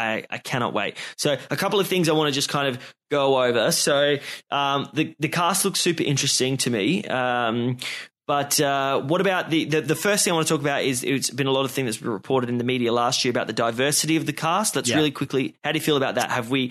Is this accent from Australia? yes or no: yes; Australia; Like I'm Australian